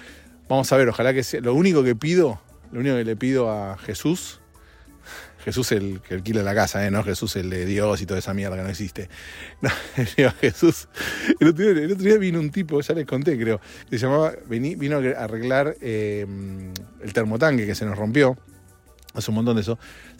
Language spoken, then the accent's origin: Spanish; Argentina; moved away as an adult; now in United States; Acá en Estados Unidos, vos podés, se alquila por año la casa. No es como en Argentina, son 3 años, 2 años, no sé. Acá es, creo que es 3 años en Argentina el alquiler, creo. En mi época era así, no sé ahora.